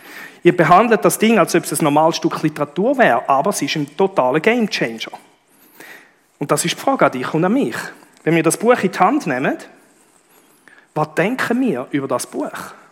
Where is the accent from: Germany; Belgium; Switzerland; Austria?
Switzerland; Ich war ja nicht beteiligt als Schweizer.